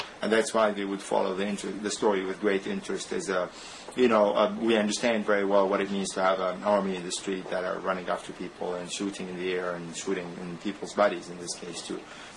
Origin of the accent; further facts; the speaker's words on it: Cairo, Cairo Governorate, Egypt; I come from Cairo, for God's sake